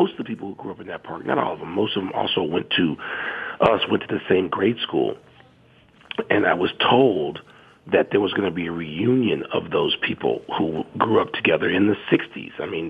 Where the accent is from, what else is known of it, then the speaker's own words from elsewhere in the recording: Chicago, Illinois, United States; But one of the reasons I came home specifically now, Tony, is my park district, and in Chicago